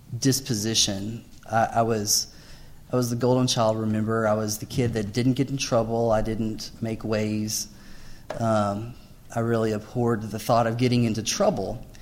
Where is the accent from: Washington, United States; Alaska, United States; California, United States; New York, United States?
Alaska, United States; In the fall of 1994, I came to Harding, and I'm coming from Alaska. My family moved there when I was in the ninth grade.